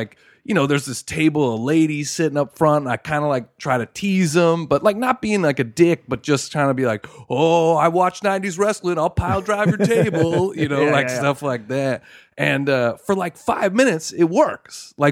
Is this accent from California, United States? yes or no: yes; Arcadia, California, United States; I'm from like suburbs of L.A.